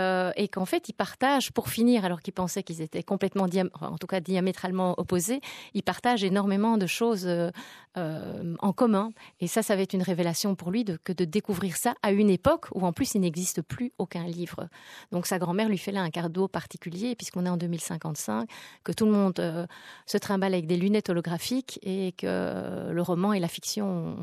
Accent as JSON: {"language": "French", "country": "Belgium", "said": "comme on dit chez nous en Belgique, chipoté"}